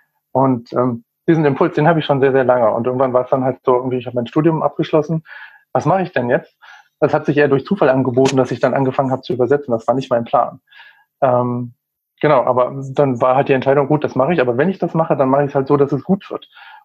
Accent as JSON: {"language": "German", "country": "Germany", "tie": "born or raised there", "also_born_or_lived": "Egypt", "said": "Ich bin zum Beispiel in Ägypten groß geworden, 7 Jahre lang. Wir waren halt 7 Jahre genau im Ausland."}